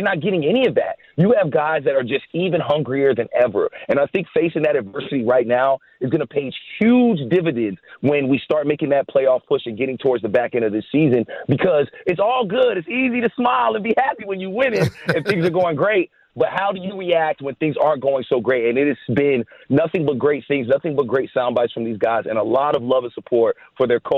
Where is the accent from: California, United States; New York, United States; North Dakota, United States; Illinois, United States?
California, United States; I grew up in the Bay, right? I grew up a Raiders fan.